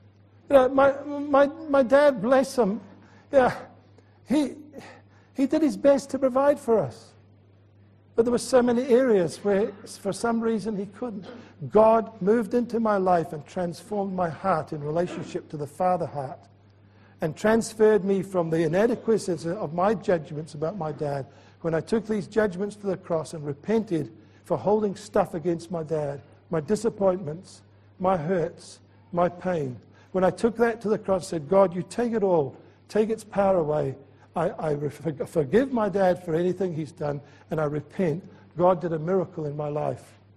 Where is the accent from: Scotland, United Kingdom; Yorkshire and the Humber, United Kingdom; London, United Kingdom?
Scotland, United Kingdom; Edinburgh; I can speak Scottish because I was born and bred in Edinburgh. I have been back to Edinburgh. I've been truly a Scot all my life